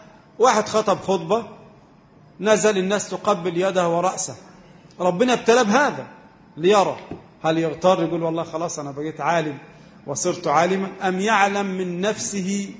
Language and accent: Arabic; Egypt; أي واحد عندنا في مصر